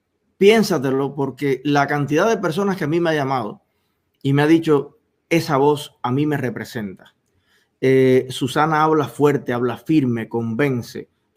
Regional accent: Cuba; me siento como cubano, como joven, como exiliado

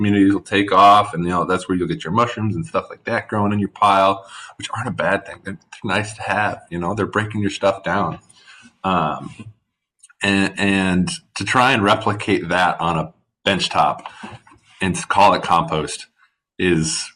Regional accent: Wisconsin, United States; Yeah, I come from Wisconsin, so we've been lagging a little bit on the policy side for things like this as well.

